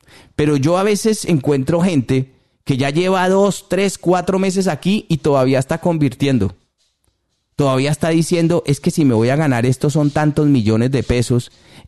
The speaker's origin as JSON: {"language": "Spanish", "country": "Colombia", "moved": "yes", "said": "yo recuerdo cuando yo salí de Colombia."}